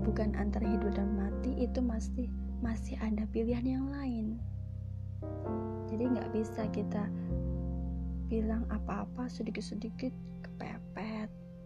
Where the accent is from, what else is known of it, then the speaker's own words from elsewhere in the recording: Java, Indonesia; Indonesian is a second language; karena saya orang Jawa, jadi beginilah ngomong bahasa Indonesia itu lidahnya ribet banget.